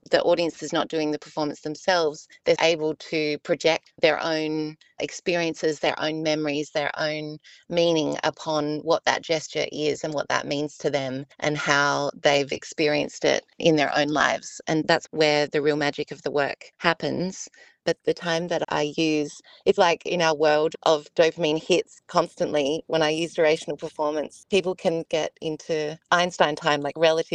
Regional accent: Mount Gambier, South Australia, Australia; Mount Gambier, which is my hometown.

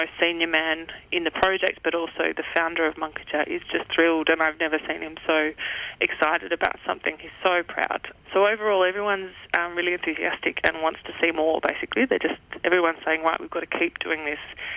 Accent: Melbourne, Victoria, Australia; I'm originally from Melbourne myself

